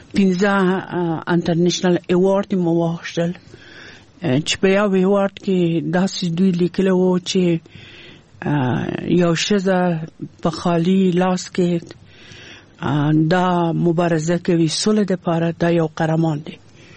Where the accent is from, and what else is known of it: Afghanistan